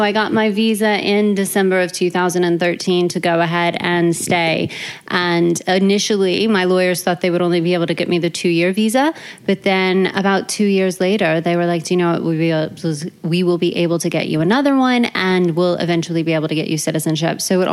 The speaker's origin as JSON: {"language": "English", "town": "New Orleans", "region": "Louisiana", "country": "United States", "also_born_or_lived": "Texas", "said": "Okay, well, I moved here from Dallas, Texas. I'm from New Orleans, but I've been working in Texas for 10 years."}